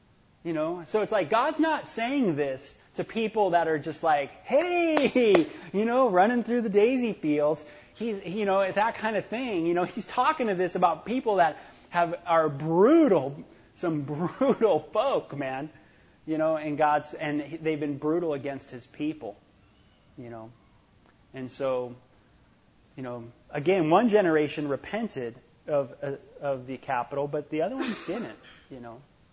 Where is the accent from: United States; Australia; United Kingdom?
United States; Los Angeles, California; And it's almost like, you know, growing up in Los Angeles, you had this whole gang rivalry thing all the time happening.